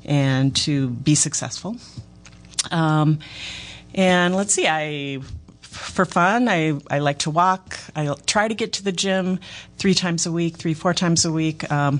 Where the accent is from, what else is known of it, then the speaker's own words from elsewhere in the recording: La Crosse, Wisconsin, United States; now in Beaver Dam, United States; I grew up in La Crosse, Wisconsin, although I've lived in Beaver Dam for almost 40 years.